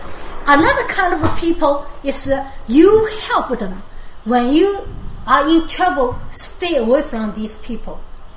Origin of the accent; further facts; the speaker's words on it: China; English is a second language; You know, I come from China, and grew up in the communist.